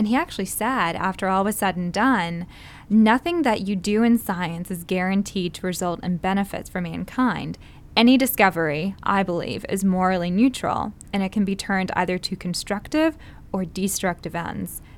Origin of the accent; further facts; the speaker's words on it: the South, United States; accent: southern; My southern accent gets in my way sometimes, the internet.